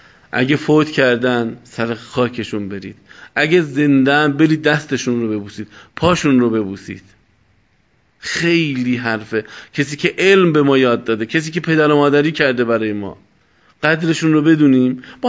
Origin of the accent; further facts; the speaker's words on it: Iran; به هر حال ما ایرانی هستیم، تو این بلبشو داریم زندگی میکنیم